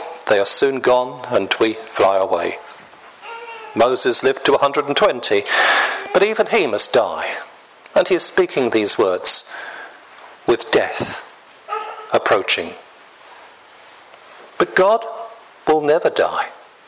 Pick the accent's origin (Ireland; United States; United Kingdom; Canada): United Kingdom; London; born there; I was born in the Salvation Army Hospital in Hackney in London, 6 p.m. on a Sunday evening, just in time for the evening service.